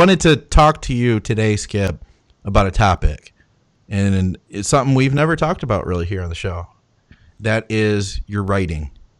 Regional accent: Detroit, Michigan, United States; Yeah, I'm from Detroit, so I'm in the same boat with you right now.

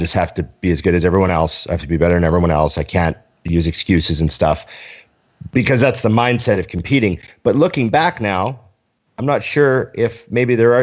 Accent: Canada; I know, I'm Canadian.

